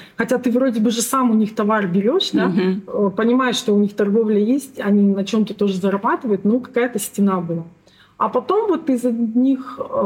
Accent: Karaganda, Karaganda Region, Kazakhstan; born there; Ну, повторюсь еще раз, я родилась в Караганде.

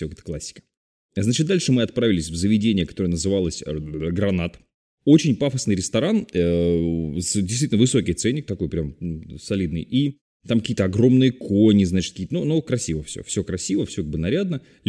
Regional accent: Vorkuta, Komi Republic, Russia; это столица моей родной республики Коми, я же родился в Воркуте.

